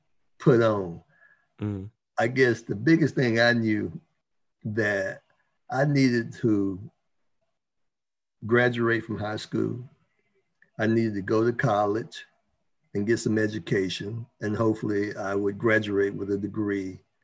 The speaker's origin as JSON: {"language": "English", "town": "Leesville", "region": "North Carolina", "country": "United States", "tie": "born or raised there", "said": "I grew up in Leesville, North Carolina. Leesville was about 7 miles from Waynesboro, which we called the big city."}